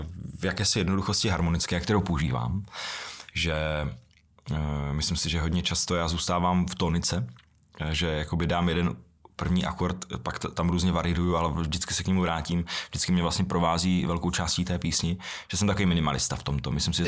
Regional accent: Brno, South Moravian Region, Czechia; Já teda jsem byl Brňák

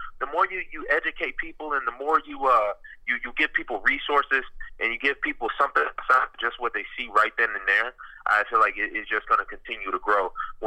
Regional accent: Detroit, Michigan, United States; No, I was born in the city of Detroit and raised there.

